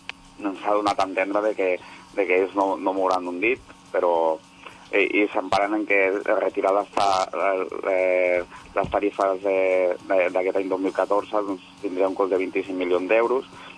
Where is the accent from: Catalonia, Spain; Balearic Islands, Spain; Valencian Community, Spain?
Catalonia, Spain; Santa Coloma; jo soc de Santa Coloma i normalment convoquem al paràmetre de Santa Coloma